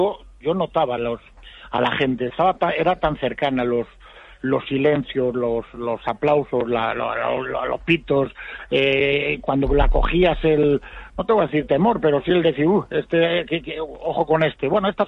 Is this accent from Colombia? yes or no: no; Valladolid, Castile and León, Spain; soy pucelano y blanquivioleta